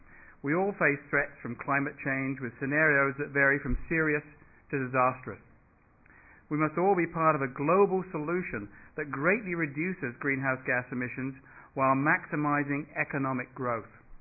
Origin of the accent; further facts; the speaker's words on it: England, United Kingdom; I grew up in Britain in the late 50s, and the only energy source we had in this rural cottage was one coal fire.